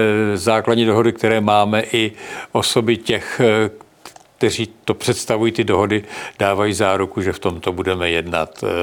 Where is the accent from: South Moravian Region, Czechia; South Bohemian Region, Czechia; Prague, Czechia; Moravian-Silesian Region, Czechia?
Prague, Czechia; Navíc jsem rodilý Pražan a žiju tu už nějaký pátek